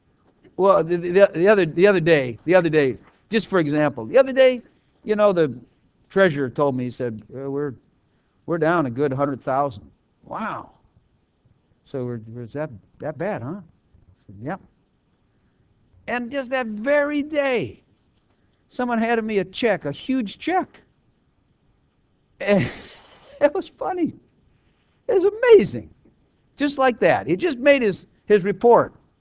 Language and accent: English; Texas, United States; Come on, we're from Texas.